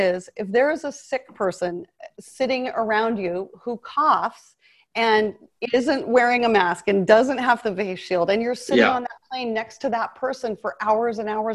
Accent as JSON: {"language": "English", "region": "Alaska", "country": "United States", "said": "I'm from Alaska. We're going up there in a few weeks for a month to spend the summer."}